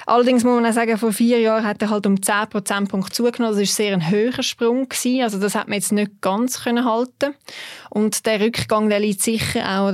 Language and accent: German; Zurich, Switzerland; Das sage ich natürlich auch als Zürcherin jetzt da noch einmal mehr.